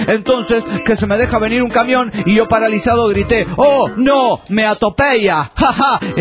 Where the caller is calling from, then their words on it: Cochabamba, Bolivia; Soy juez de Cochabamba, Bolivia.